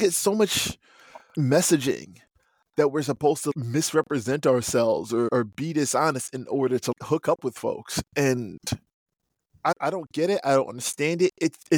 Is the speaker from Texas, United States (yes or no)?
no; New Jersey, United States; also born or lived in Brooklyn; But I'm a Jersey boy.